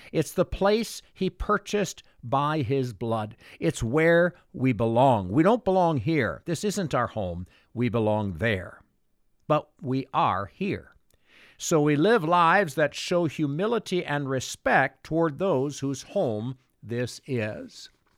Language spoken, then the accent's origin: English; United States; I learned something about being an American while I was living as a foreigner in Norway and France.